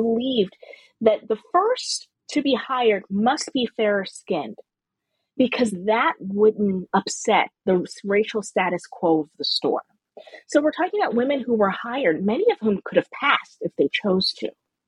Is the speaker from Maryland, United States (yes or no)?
yes; Baltimore, Maryland, United States; I'm from Baltimore, so this is always, but D.C. and Baltimore are very southern